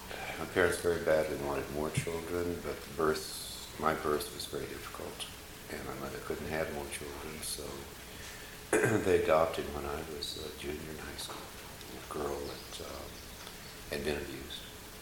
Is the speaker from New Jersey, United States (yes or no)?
no; Topeka, Kansas, United States; born there; I was born in Topeka, Kansas, July 26, 1934.